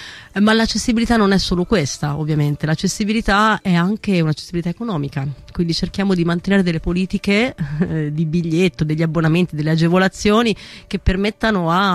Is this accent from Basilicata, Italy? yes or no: no; Umbria, Italy; io sono umbra e quindi facevo tutte le sagre con la mia compagnia